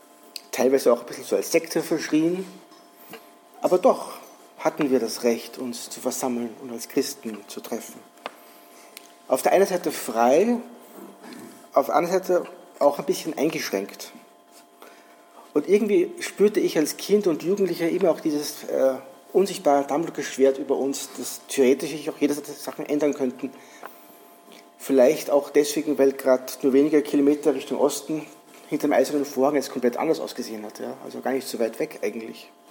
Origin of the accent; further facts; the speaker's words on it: Austria; Ich bin hier in Österreich innerhalb der Freikirchen aufgewachsen.